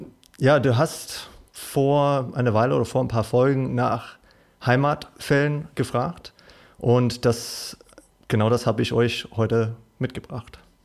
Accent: New Zealand; German is a second language; moved away as an adult; now in Germany; Ja, ich komme aus Neuseeland ursprünglich, bin mit 25 Jahre alt hier nach Deutschland gekommen

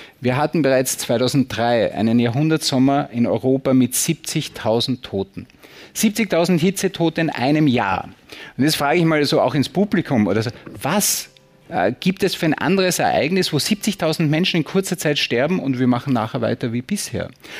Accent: Vienna, Austria; ich komme aus Wien

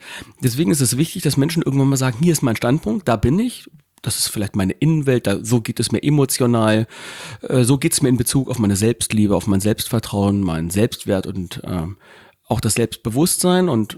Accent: Gifhorn, Lower Saxony, Germany; wir kommen ja hier aus Gifhorn, einem kleinen Örtchen Winkel in unserem kleinen Lönskrug hier.

